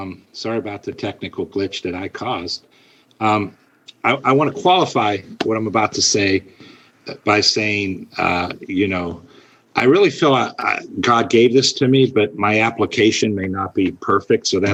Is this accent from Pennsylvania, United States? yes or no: no; Warren, Ohio, United States; I did. This is my hometown.